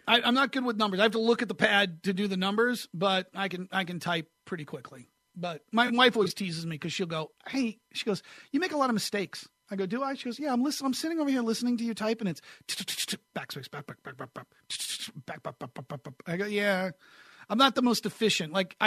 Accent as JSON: {"language": "English", "region": "New Hampshire", "country": "United States", "tie": "born or raised there", "said": "I grew up in New Hampshire, and he had a New England accent."}